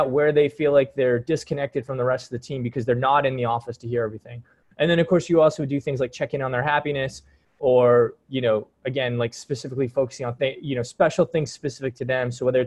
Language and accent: English; East Coast, United States; also born or lived in San Francisco; now in New York City, United States; I was previously living in San Francisco, decided to make the move back to the East Coast where I'm from